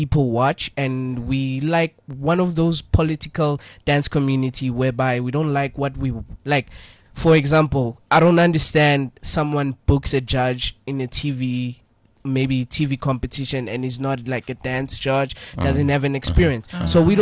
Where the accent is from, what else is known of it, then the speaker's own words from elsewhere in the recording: South Africa; but we're trying to push the vibe that as South African we should help each other as dancers